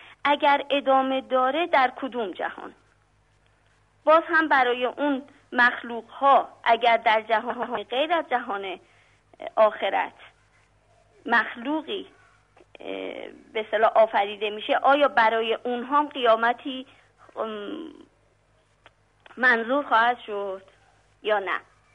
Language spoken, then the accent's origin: Persian; Tehran, Tehran Province, Iran; من از تهران هستم، خالکن هستم.